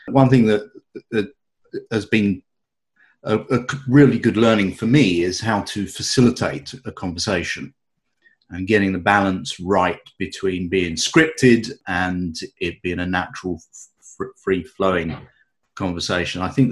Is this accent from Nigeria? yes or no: no; United Kingdom; I'm British. I don't have an accent.